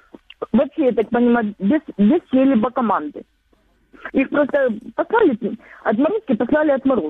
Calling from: Donetsk Oblast, Ukraine; Добрый вечер. Донецкая область.

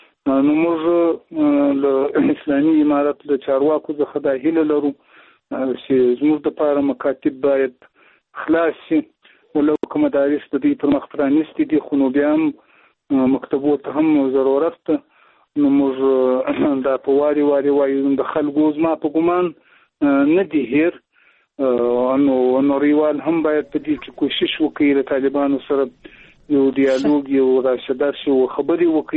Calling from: Zabul, Afghanistan; د زابل ولایت شاجیل ولسوالۍ سره په اړیکه کیم.

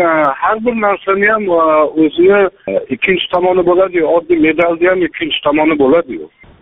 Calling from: Tashkent, Uzbekistan; Toshkentdanman.

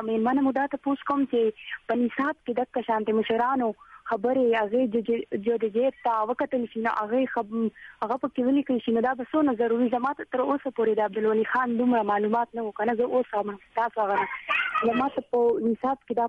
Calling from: Khyber Pakhtunkhwa, Pakistan; لکه مروت نه مې ټلیفون کړی

